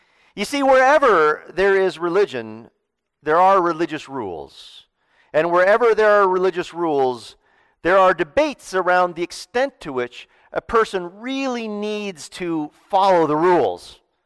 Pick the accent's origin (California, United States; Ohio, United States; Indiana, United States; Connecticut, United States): California, United States; Mendocino; This is not Santa Cruz or Berkeley or my hometown of Mendocino